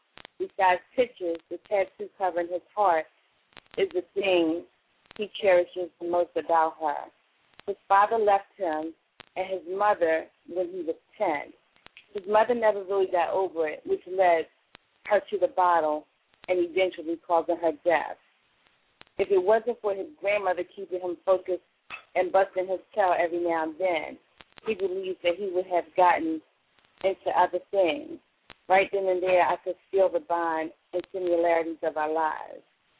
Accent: Philadelphia, Pennsylvania, United States; I'm a Philly sister.

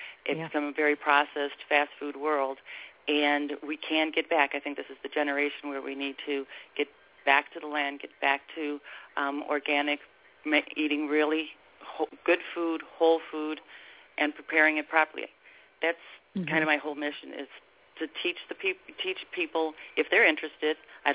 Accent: Naperville, Illinois, United States; When I grew up in Naperville, it was a farm town.

